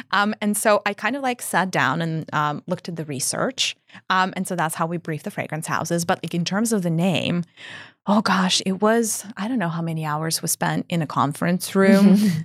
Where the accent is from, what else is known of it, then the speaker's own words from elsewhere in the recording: Russia; Now, I grew up in Russia.